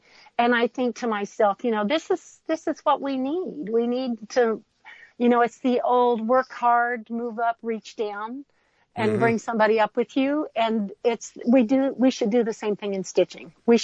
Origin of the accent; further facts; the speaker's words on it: Texas, United States; also born or lived in North Carolina; Listen, I grew up in Texas, but I lived in North Carolina for a while, and I didn't have any friends. I didn't know anybody when I got there.